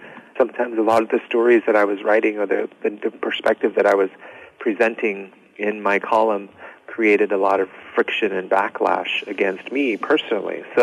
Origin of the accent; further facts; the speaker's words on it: Mescalero Apache Reservation, New Mexico, United States; I have some of my earliest memories of representation kind of stem from my childhood of growing up on the Mescalero Apache Reservation.